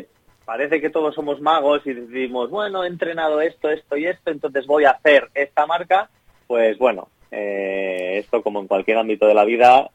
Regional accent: Laredo, Cantabria, Spain; es una carrera de pueblo, de mi pueblo, pero claro, subes con gente que está ahora mismo, o sea, que está en la élite, digamos, que es de las mejores del mundo, se han batido récords en Laredo

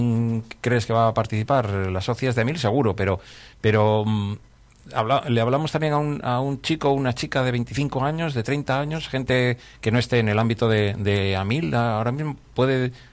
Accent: Laredo, Cantabria, Spain; ya que somos del pueblo y somos de Laredo

